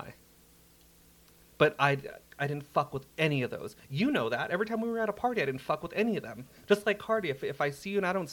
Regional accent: Simi Valley, California, United States; also born or lived in North Hollywood; I lived in Simi Valley, but I spent a lot of time in the Valley. Like, I was born in North Hollywood.

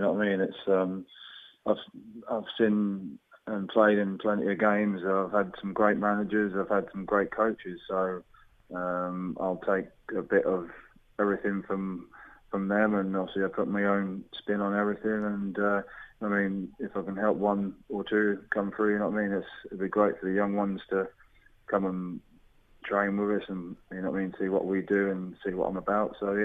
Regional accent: Norwich, East of England, United Kingdom; I played at Norwich, where my hometown is, and I played now at London Road against the Posh.

